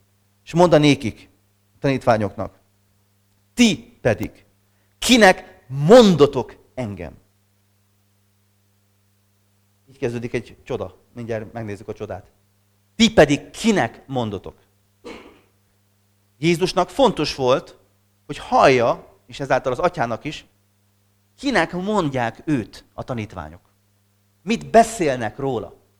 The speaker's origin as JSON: {"language": "Hungarian", "country": "Hungary", "said": "akkor mi nem gondoljuk azt hozzá, hogy nagyon boldog, mert mi magyarok vagyunk."}